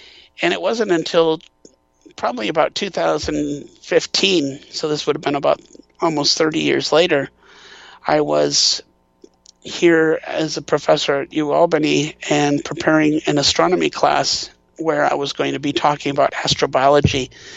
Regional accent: Wisconsin, United States; When I grew up in Wisconsin, and when I started in graduate school, I went to Montana State University in Bozeman, Montana.

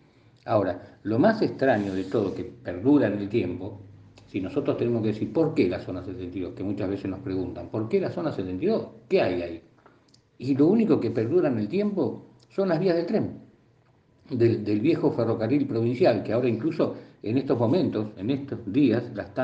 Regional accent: La Plata, Buenos Aires Province, Argentina; como soy de La Plata tengo todo a mano

